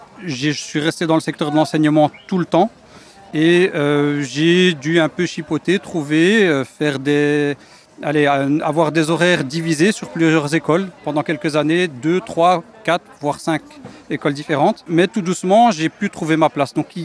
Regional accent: Evere, Brussels-Capital Region, Belgium; J'ai grandi à Evere, j'ai vécu pendant 15 ans à Evere, donc à Bordet, vraiment à l'extrémité de Bruxelles.

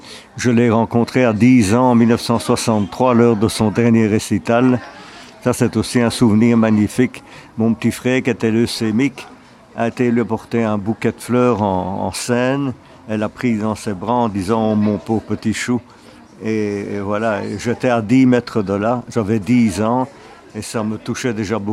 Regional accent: Flanders, Belgium; now in Brussels, Belgium; Je ne suis pas bruxellois d'origine, non. Je suis né à Oullach, dans les Flandres, à 15 km de Bruxelles, près de Overijs. C'est une région viticole. Hein. J'ai passé 25 ans de ma vie là-bas.

